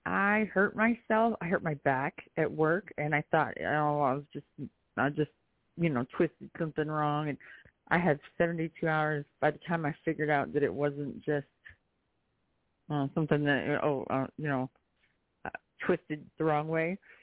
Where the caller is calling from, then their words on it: Texas, United States; in Texas.